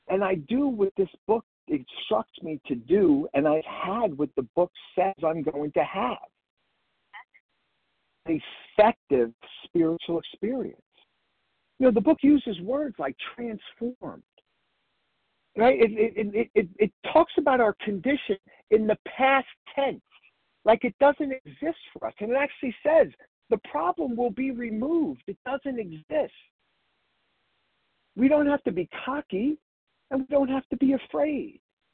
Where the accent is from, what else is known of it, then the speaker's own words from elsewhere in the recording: Pennsylvania, United States; I'm from Pennsylvania. I'm not there now, but wow.